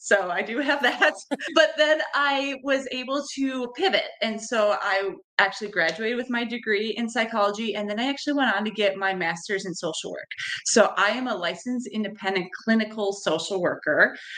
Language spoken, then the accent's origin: English; Alexandria, United States; I'm from Alexandria, where I currently am.